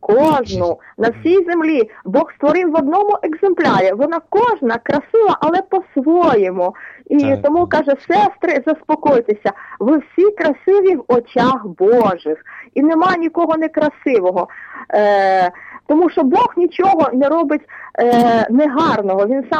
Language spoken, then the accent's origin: Ukrainian; Kyiv Oblast, Ukraine; я з Київської області.